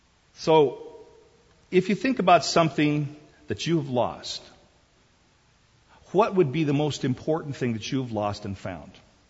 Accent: South Korea; As a child growing up in Korea

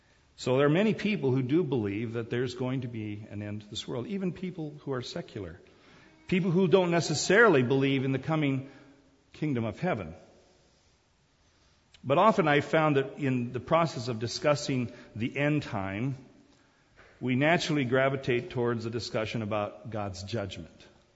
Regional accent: Singapore; I remember as a kid growing up in Singapore and going to academy in Singapore.

